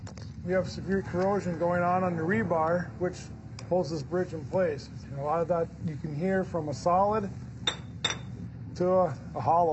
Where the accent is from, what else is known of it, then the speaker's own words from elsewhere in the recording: Minnesota, United States; I'm from Stearns County, and I'm a bridge inspector.